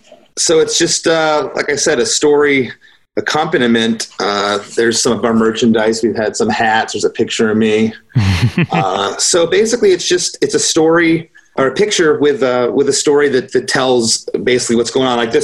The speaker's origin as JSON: {"language": "English", "region": "Michigan", "country": "United States", "tie": "born there", "said": "I was born in Michigan and September 27th."}